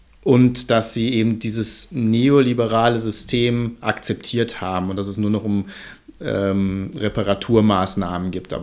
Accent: Dortmund, North Rhine-Westphalia, Germany; Ich komme aus Dortmund.

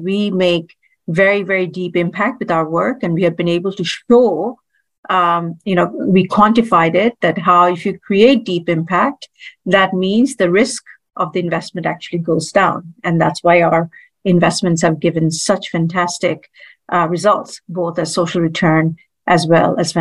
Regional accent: Bangladesh; And of course, I'm originally from Bangladesh. And this is all kind of doing all this for home.

